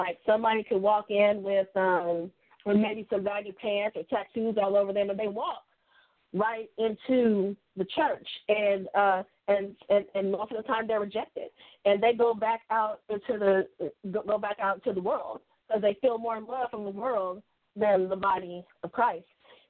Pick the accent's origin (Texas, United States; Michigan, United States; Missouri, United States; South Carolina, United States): Missouri, United States; Kansas City; I am from Kansas City, Missouri.